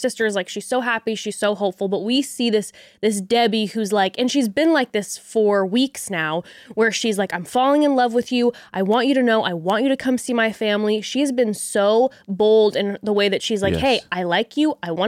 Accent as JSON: {"language": "English", "region": "California", "country": "United States", "tie": "born or raised there", "said": "I say this as someone who, you know, unfortunately, born and raised in Orange County, as we've discussed, and know the typical Orange County people."}